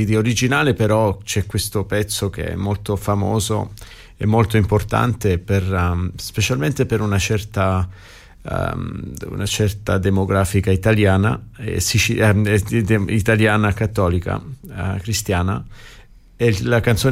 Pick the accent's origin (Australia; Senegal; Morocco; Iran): Australia; Haberfield, New South Wales; sono cresciuto a Haberfield. I miei avevano un negozio di un fruttivendolo, Frank's Fruit Market.